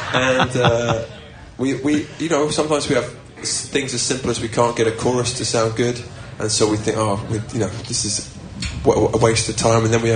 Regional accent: England, United Kingdom; Like you said, because we're English, we'll be self-deprecating, but it really doesn't feel like that when you're in the middle of it.

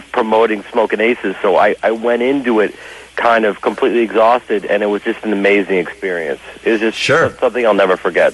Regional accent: Chicago, Illinois, United States; I, you know, growing up in Chicago and doing Second City and stuff, like, you know, it was our goal always to do SNL

